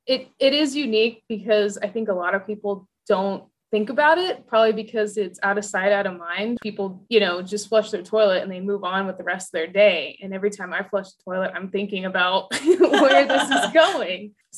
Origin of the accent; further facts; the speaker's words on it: Kansas, United States; Yeah, so I'm originally from Kansas.